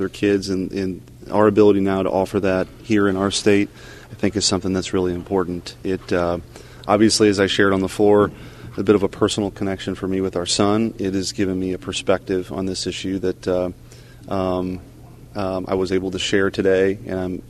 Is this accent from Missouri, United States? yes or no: yes; Missouri, United States; I was born and raised in Missouri. I don't want to leave the state